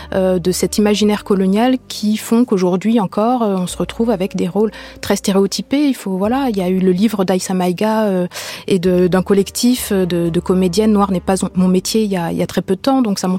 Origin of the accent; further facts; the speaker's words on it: France; born there; je suis née en France